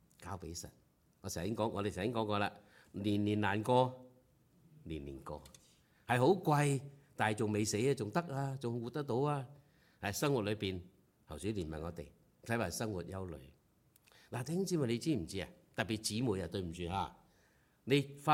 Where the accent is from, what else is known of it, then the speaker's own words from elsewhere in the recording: China; 明日，我中國人有句話：明日復明日，明日何其多。